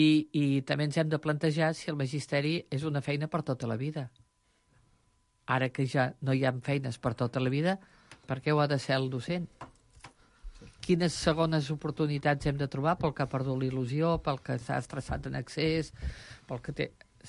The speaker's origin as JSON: {"language": "Catalan", "town": "Banyoles", "region": "Catalonia", "country": "Spain", "tie": "born or raised there", "said": "jo sóc filla de Banyoles"}